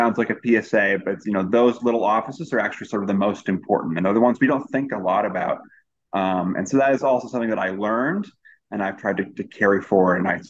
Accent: Waterville, Maine, United States; So I was, you know, an original townie. I grew up in Waterville, graduated from Waterville High School, and I ended up going to Colby College, literally up the hill.

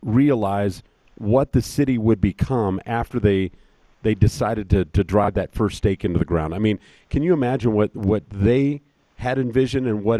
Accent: Colorado Springs, Colorado, United States; born there; I love history. And I was born here in Colorado Springs, so I'm really looking forward to it.

